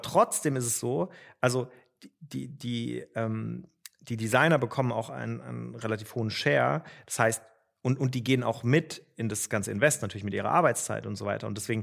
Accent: Baden-Württemberg, Germany; Aber ich komme aus dem Schwarzwald

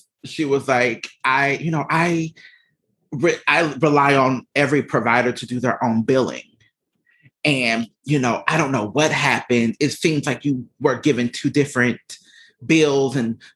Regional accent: the South, United States; I just feel like maybe it's the way I was raised and being from the South and being a Southerner.

